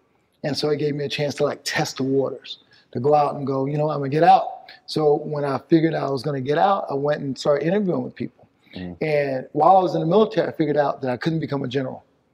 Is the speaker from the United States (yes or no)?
yes; the South, United States; I grew up in the South. And there was a lot of racism during the time that I grew up.